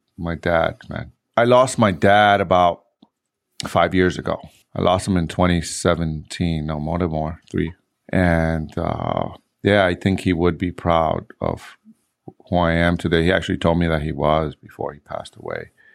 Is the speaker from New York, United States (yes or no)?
yes; New York City, New York, United States; We lived in New York City. I grew up in New York City in the first floor, right?